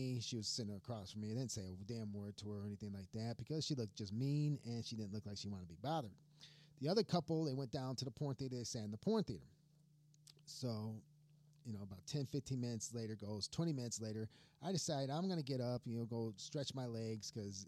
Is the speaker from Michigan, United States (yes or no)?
yes; Michigan, United States; I'm from Michigan, so I was like, yeah, good, cool.